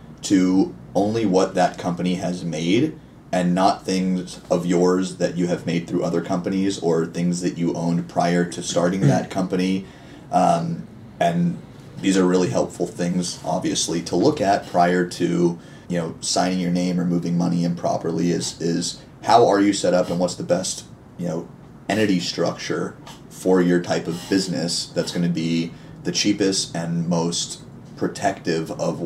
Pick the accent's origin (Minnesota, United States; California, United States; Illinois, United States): California, United States; San Diego; actually played together a ton, and we're both from San Diego.